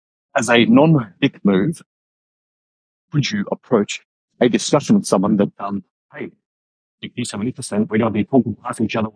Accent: Australia; Being an Aussie, that's how I rumble.

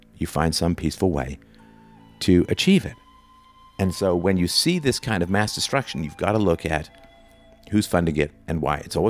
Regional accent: England, United Kingdom; I did have a sudden urge to tell him that I was from England and had nothing to do with colonization of his tribes.

